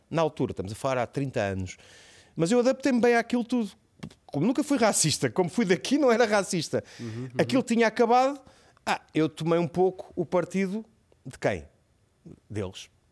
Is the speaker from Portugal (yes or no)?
yes; Portugal; moved away as an adult; now in South Africa; Eu vinha da Tuga, então um ganda maluco, da Força Aérea e os aviões.